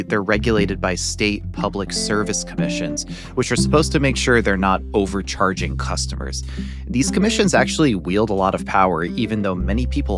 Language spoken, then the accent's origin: English; New York, United States; I grew up in New York State throughout the 90s. I can tell you there's a lot of snow.